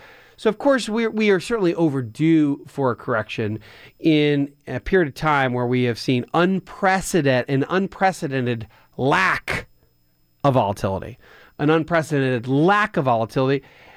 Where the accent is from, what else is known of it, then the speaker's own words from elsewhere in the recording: Pennsylvania, United States; now in Atlanta, United States; I'm actually from Philadelphia. I rarely talk about being an Eagles fan, but that's what I grew up as. Now, I didn't grow up in Philadelphia. I was out a good hour and a half outside of Philadelphia, closer to Lancaster County, kind of Amish country.